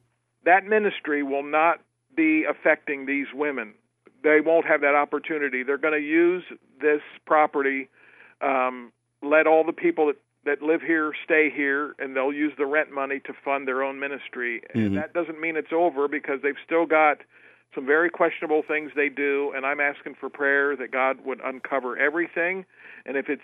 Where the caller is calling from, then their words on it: Marysville, Ohio, United States; Not too bad. I'm calling from Marysville, Ohio.